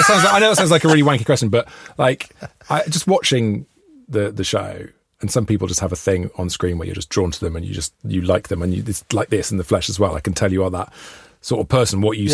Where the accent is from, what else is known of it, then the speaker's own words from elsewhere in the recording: Wales, United Kingdom; as a Welshman